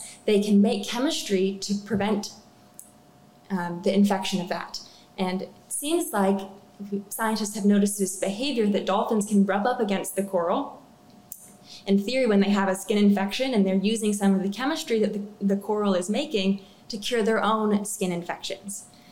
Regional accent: San Diego, California, United States; I'm actually from San Diego, and I grew up coming to this aquarium.

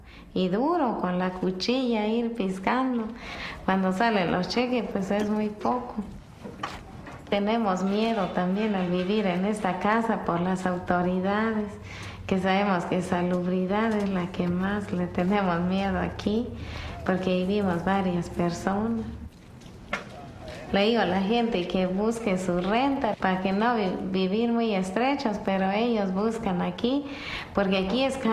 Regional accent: Guatemala; moved away; Vengo de Guatemala, salí de Guatemala desde el año 82. Por las guerras que hubo allá en Guatemala. La gente maya, pues, somos gentes muy humildes.

